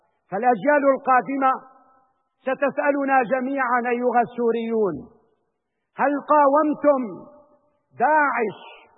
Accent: Syria; نحن كسوريين

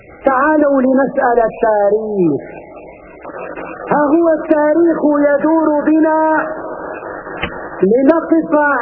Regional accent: Syria; إننا كسوريين وكعرب نحترم القوانين الوضعية والدولية

